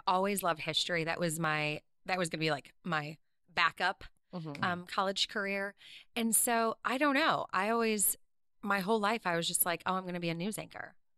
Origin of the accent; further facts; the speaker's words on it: Rochester, New York, United States; also born or lived in Vermont / Maine; now in Portland, United States; So I'm from Rochester, but then I went to college up at Plattsburgh State. So way up north by Canada, and then moved to Vermont, Maine, and then all the way over to Portland, Oregon.